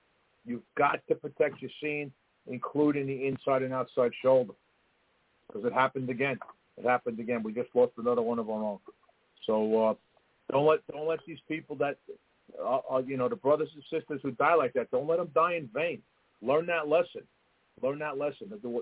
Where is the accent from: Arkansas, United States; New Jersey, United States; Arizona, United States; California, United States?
New Jersey, United States; listen, I'm a chief from New Jersey. I was still in Jersey time.